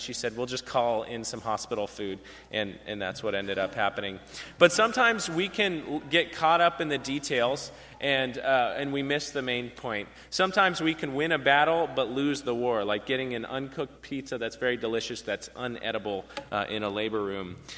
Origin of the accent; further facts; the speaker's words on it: California, United States; I'm a blonde from California, so it's part of my identity anyways.